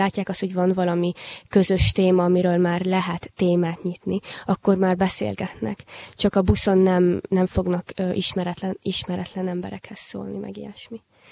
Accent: Southern Finland, Finland; Hungarian is a second language; mert amúgy én meg Dél-Finnországból vagyok

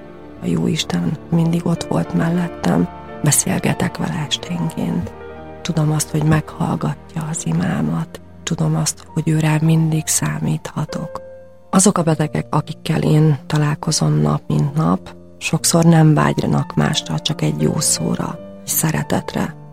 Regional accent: Tuzsér, Szabolcs-Szatmár-Bereg, Hungary; Szabolcs megye egyik kis településéről származom, Tuzsér falujából. 7 gyerekes családban nőttem föl, cigánytelepen.

